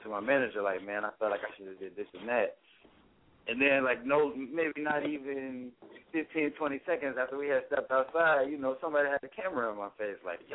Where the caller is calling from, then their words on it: College Park, United States; I'm calling from College Park.